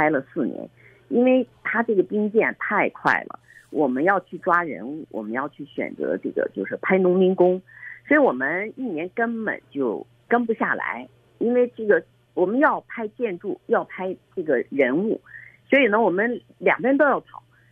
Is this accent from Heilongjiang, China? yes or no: yes; Harbin, Heilongjiang, China; 我就生在哈尔滨嘛，长在哈尔滨哈，我整个的青春时光都是在哈尔滨度过的。